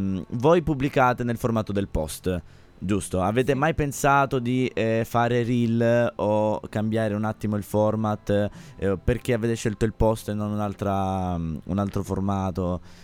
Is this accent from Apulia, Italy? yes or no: yes; Apulia, Italy; io sono salentino.